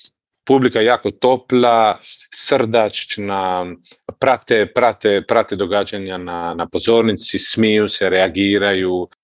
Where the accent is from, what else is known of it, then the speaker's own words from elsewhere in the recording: Omiš, Split-Dalmatia County, Croatia; Ja sam svirao trubu u osnovnoj školi, prvo u Omišu, ja sam inače iz Omiša, i onda u srednjoj školi u Splitu